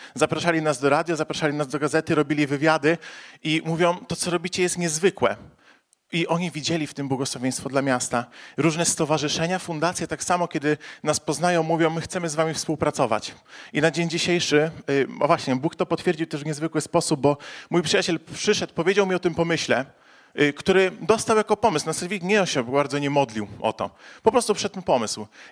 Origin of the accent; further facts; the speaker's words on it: Zielona Góra, Lubusz Voivodeship, Poland; mam 29 lat, jestem z Zielonej Góry, z Kościoła Bez Ścian od Marka Majewskiego.